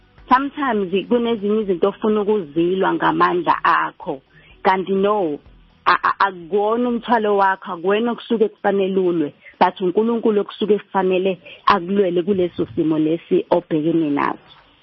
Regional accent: Phoenix, KwaZulu-Natal, South Africa; I'm from Manmoria, Phoenix.

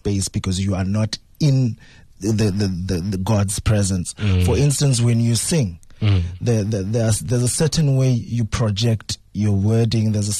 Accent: Gqeberha, Eastern Cape, South Africa; also born or lived in East London; Actually, I'm from Gqeberha.

